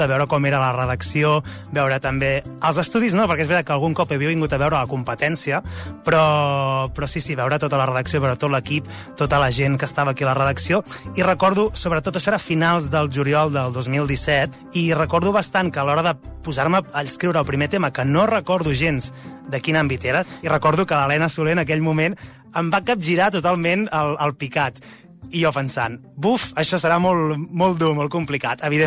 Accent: Torelló, Catalonia, Spain; tinc 32 anys, sóc de Torelló, Osona

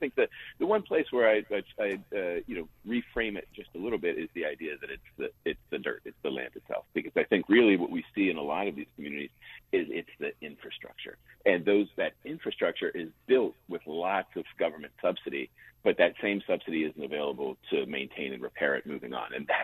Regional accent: Penn Hills, Pennsylvania, United States; And in my hometown of Penn Hills, what that looked like is the EPA and state environmental regulators getting involved

